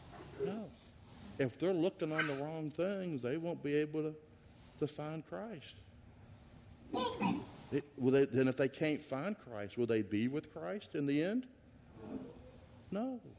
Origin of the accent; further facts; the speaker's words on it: Oklahoma, United States; I grew up in Oklahoma. Okay, I think Oklahoma's a great place, you know.